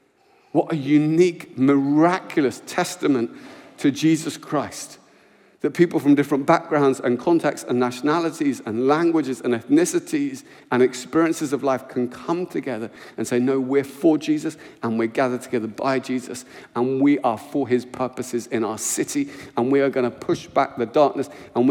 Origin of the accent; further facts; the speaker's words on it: England, United Kingdom; I'm English